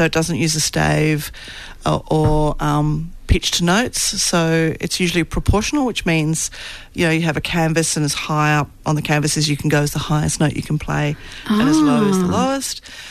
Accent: Perth, Western Australia, Australia; I'm from Perth originally

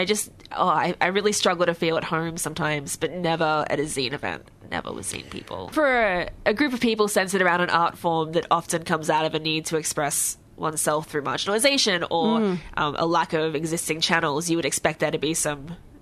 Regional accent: Brisbane, Queensland, Australia; so we had and we're from Brisbane.

